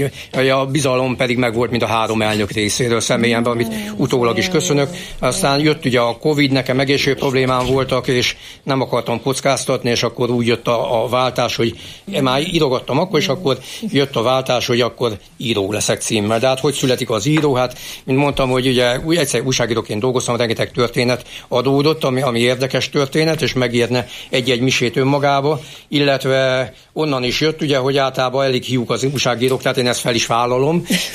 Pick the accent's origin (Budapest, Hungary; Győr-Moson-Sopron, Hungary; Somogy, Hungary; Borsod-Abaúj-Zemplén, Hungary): Borsod-Abaúj-Zemplén, Hungary; Miskolc; born there; én már Miskolcon születem, tehát én miskolci vagyok. Mint képviselő úr is ugye Miskolc képviselő, tehát én is született miskolci vagyok, de a fele múltam az Torna Szent Jakabhoz között, édesanyám pedig viszlai